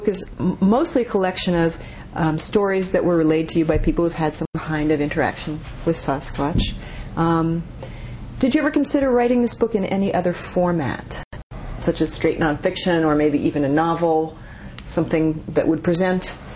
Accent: Newark, Ohio, United States; And so these reports were filed in Pennsylvania, Montana, Nevada, California, and Newark, Ohio, which is my hometown.

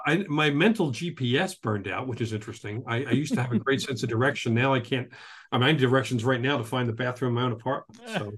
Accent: Philadelphia, Pennsylvania, United States; moved away as an adult; now in San Diego, United States; Well, I mean, I grew up in Philadelphia, and it's a nice place to be from. I'm not sure I'm a nice place to live in. Moved out here to San Diego 10 years ago

